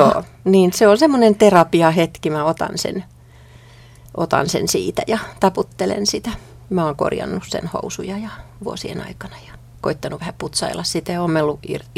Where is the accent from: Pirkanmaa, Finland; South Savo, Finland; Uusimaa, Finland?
Uusimaa, Finland; Helsinki; Mä oon helsinkiläinen. Et Helsinki on mulla sydämessä. Tää on kotikaupunki.